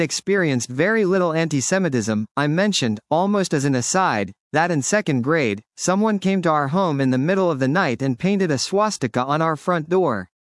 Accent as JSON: {"language": "English", "town": "Omaha", "region": "Nebraska", "country": "United States", "tie": "born or raised there", "said": "When people hear I'm from Omaha, they usually say, \"I didn't know there were Jews there.\" I tell them there were, just not many, and that it was a lovely place to grow up Jewish."}